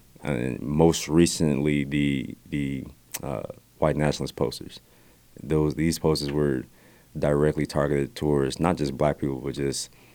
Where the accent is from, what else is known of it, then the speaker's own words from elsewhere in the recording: Dallas, Texas, United States; I'm from Dallas, Texas.